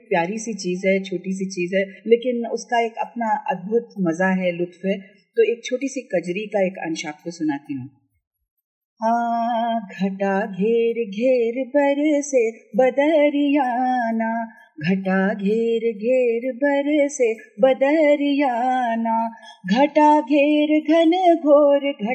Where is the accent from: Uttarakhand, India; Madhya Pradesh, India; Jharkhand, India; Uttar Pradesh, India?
Uttar Pradesh, India; Allahabad; मेरी पैदाइश और परवरिश इलाहाबाद में हुई।